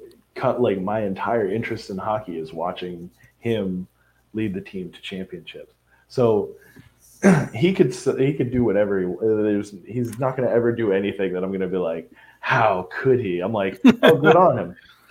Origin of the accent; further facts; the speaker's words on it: Newburgh, New York, United States; And I lived, I grew up in Newburgh. So like I'm, you know, one stop closer at Beacon, but yeah.